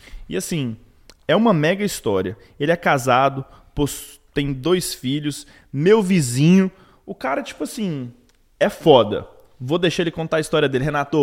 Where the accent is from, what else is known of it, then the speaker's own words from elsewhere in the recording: Goiás, Brazil; Eu consigo relacionar porque eu sou goiano, do interior ali também.